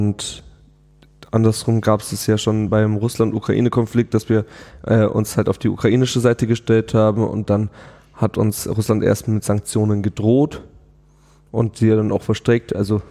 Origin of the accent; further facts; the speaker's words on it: Germany; wir sind ja in Deutschland, wir sind Deutsche